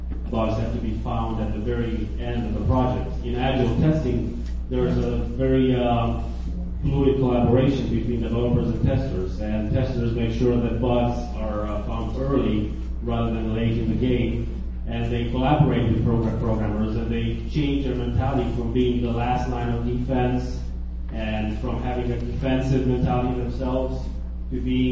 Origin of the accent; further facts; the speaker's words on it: Romania; English is a second language; I'm originally from Romania.